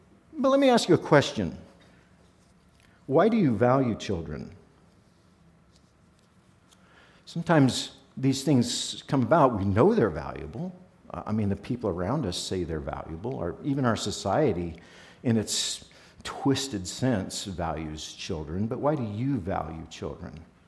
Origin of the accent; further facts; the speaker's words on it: Crescent City, California, United States; I grew up in Crescent City, never really went anywhere, and so I'd never met a lot of international people.